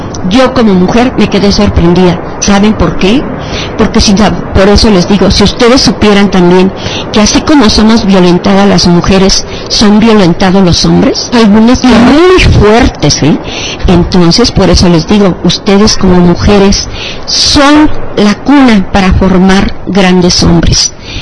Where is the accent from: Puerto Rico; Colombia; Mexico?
Mexico; Oaxaca; Soy oaxaqueña, tengo sangre oaxaqueña y es un orgullo para mí pertenecer a esa raza de Benito Juárez.